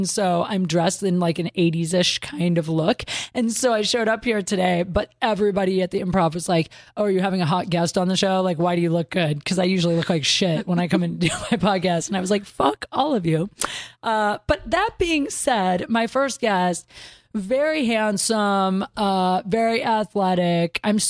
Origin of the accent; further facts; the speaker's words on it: Ohio, United States; I grew up in Ohio, so I grew up with football and stuff like that.